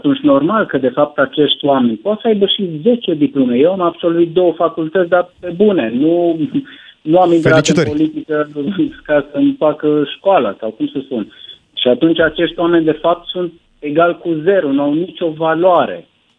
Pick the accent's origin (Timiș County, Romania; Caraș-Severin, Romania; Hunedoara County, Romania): Timiș County, Romania; Beta; sunt din Beta, județul Timiș